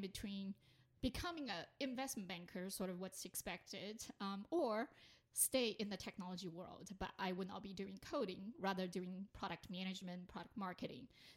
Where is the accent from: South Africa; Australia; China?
China; now in United States; which is quite different when I was growing up in China.